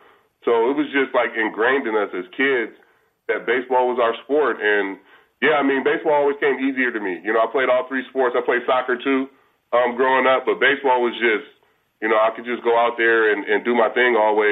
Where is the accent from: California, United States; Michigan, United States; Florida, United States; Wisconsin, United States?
California, United States; Vallejo; It was definitely just my calling, but growing up in Vallejo, that's the sport we played.